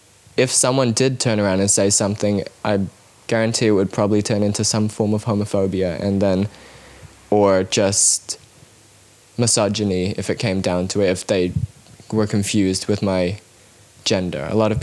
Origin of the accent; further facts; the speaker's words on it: Cambodia; they met in Cambodia and had a bar together for like 10 years or so, and I grew up in Cambodia